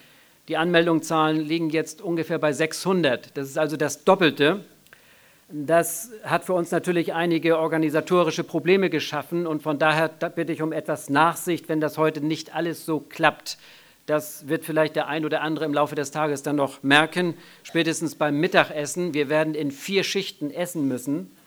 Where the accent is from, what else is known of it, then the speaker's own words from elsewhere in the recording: Lübeck, Schleswig-Holstein, Germany; ich komme aus Lübeck